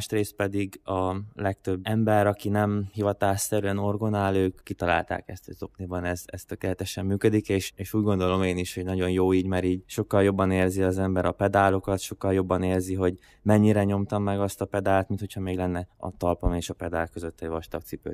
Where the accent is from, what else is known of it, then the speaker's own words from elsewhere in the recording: Coltău, Maramureș, Romania; moved away as an adult; Alapvetően koltói származású vagyok, az Észak-Erdély, Máramaros megye. Onnan kerültem el orvosi egyetemre, Marosvásárhelyre